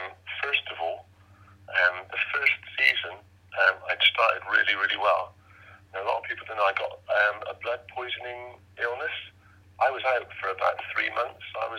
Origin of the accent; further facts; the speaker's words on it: Bristol, South West England, United Kingdom; obviously I was a bit devastated at the time leaving Bristol City as my hometown club